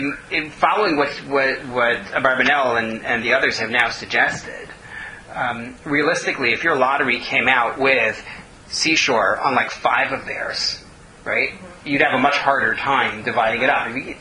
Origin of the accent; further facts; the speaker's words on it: United States; I don't know where Catalonia is. I'm American.